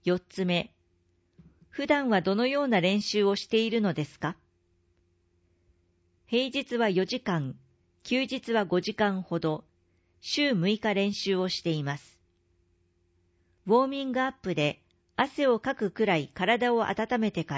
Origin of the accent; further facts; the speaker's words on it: Shiga, Japan; 自分自身も地元の滋賀県で国スポが開催されるということで